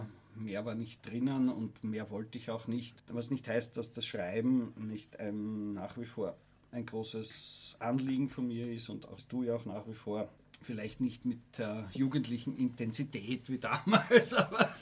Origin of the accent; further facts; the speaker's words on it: Graz, Styria, Austria; an meiner Schule in Graz, ich komme aus Graz